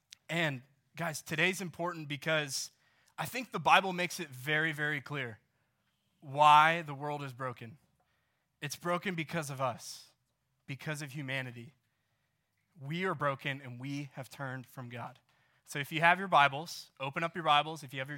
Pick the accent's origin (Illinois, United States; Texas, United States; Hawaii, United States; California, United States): Texas, United States; Coppell; So I grew up, a little bit about me. I grew up in Dallas. I grew up in Coppell, which is like 20 minutes west of here. And I grew up playing soccer, okay?